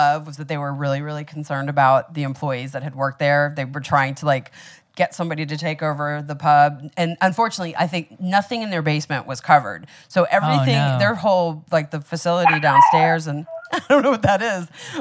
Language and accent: English; Miami, Florida, United States; which I grew up in Miami.